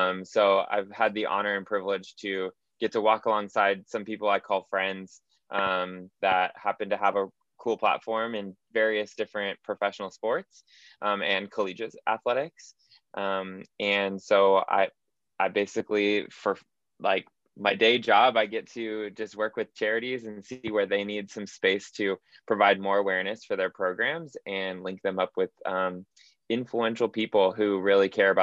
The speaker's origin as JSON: {"language": "English", "town": "Foothill Ranch", "region": "California", "country": "United States", "tie": "born or raised there", "said": "Yeah, so I am born and raised in Foothill Ranch, California. So a little suburb in Lake Forest area. Have been in Orange County my entire life"}